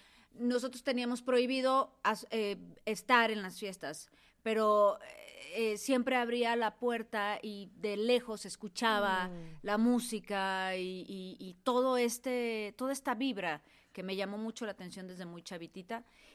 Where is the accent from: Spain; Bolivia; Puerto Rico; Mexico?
Mexico; Ciudad Madero, Tamaulipas; Yo soy de Ciudad Madero, Tamaulipas.